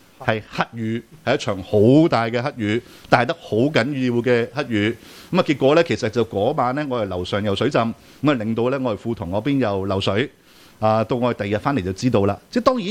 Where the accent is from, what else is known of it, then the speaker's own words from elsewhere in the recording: Hong Kong; 我哋香港人同中国人同台湾人，大家肤色差唔多